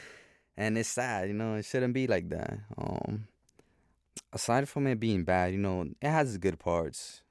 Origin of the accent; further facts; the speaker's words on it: Bronx, New York, United States; Growing up in the Bronx is not easy, man, you know?